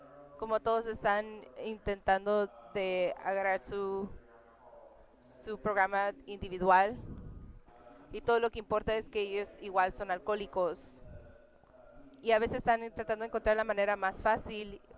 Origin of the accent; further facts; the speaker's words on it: San Diego, California, United States; Soy de San Diego, el área 8, distrito 8.